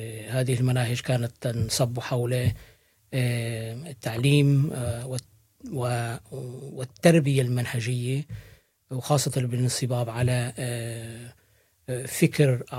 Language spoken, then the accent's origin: Arabic; Morocco; أنا من مواليد المغرب، درست دراساتي الابتدائية والثانوية بالمغرب.